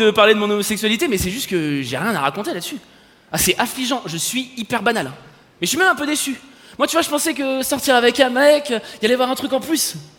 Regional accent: Paris, Île-de-France, France; je suis parisien et superficiel. Wouh! J'habite une ville, il fait gris 300 jours par an.

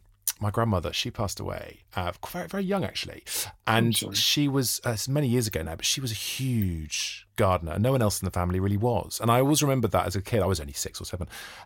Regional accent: Wales, United Kingdom; but I feel like as a Welshman, there isn't an accepted Welsh identity of being above working class.

